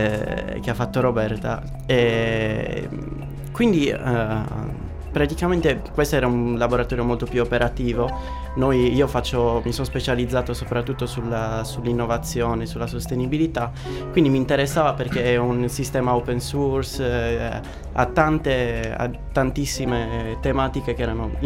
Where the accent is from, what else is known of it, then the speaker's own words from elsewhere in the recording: Cagliari, Sardinia, Italy; però di base vengo da Cagliari